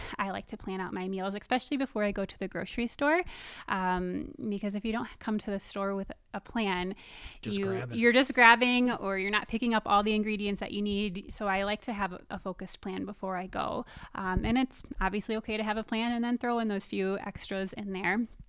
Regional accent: Detroit, Michigan, United States; also born or lived in Indiana; I am not. I am from Michigan, Metro Detroit area.

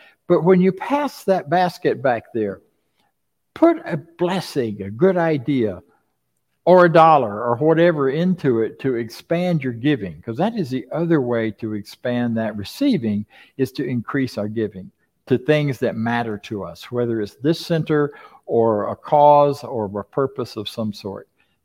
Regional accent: Florida, United States; Where I grew up in Florida, without culverts, none of the roads would last more than a day or two because there's so much water flowing.

